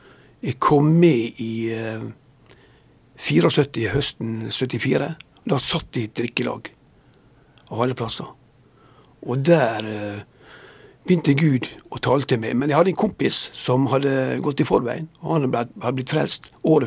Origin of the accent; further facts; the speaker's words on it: Ålesund, Møre og Romsdal, Norway; Jeg er oppvokst i Ålesund